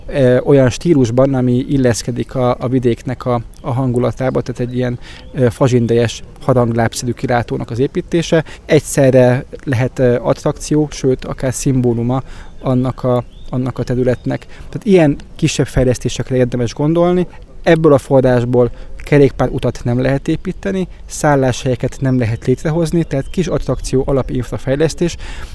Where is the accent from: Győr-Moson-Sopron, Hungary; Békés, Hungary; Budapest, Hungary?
Győr-Moson-Sopron, Hungary; Győr; Én Győri vagyok, onnan származom, és nem ismertem ezt a vidéket